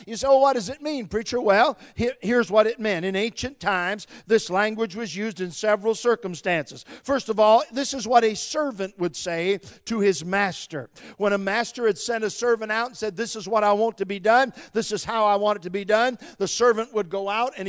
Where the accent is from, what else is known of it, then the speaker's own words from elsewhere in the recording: England, United Kingdom; I don't refer much to the Greek because I'm English and so are you